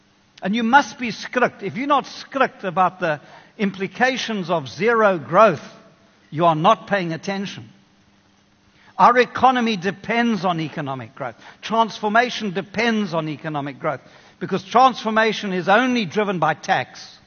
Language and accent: English; Kenya; now in South Africa; I grew up in Kenya. I love the Kenyans.